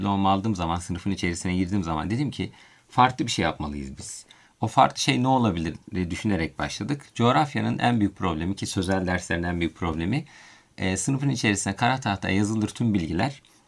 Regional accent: Tarsus, Mersin, Turkey; born there; Ben de 1982 Mersin Tarsus doğumluyum. Yani hocamla aynı memleketteniz.

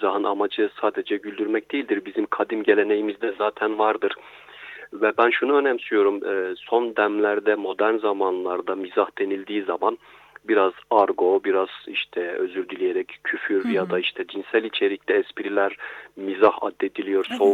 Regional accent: Adıyaman, Turkey; Ben Adıyamanlıyım aslen

